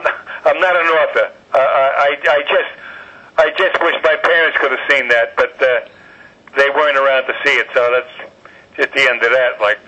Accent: New York, United States; You know, well, I'm a New Yorker.

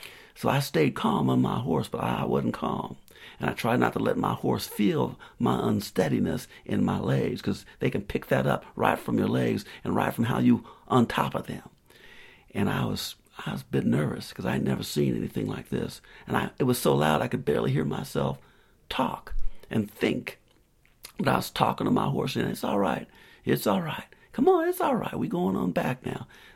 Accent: Spartanburg, South Carolina, United States; I'd been through some storms in South Carolina growing up around Spartanburg

